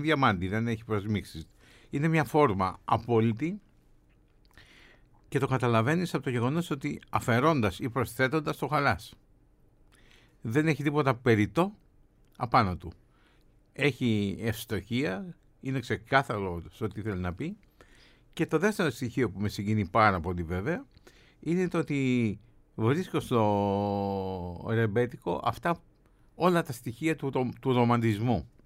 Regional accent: Piraeus, Attica, Greece; λόγω του ότι είμαι πειραιώτης ανακάλυψα το πραγματικό μπουζούκι, το τρίχορδο

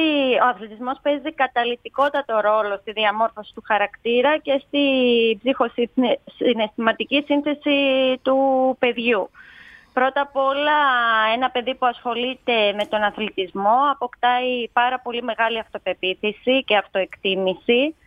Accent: Thessaloniki, Central Macedonia, Greece; now in Zakynthos, Greece; γιατί εγώ μεγάλωσα στη Θεσσαλονίκη και θυμάμαι τον εαυτό μου να τρέχω πανικόβλητη για να προλάβω προπόνηση, σχολείο, φροντιστήριο, ξένες γλώσσες.

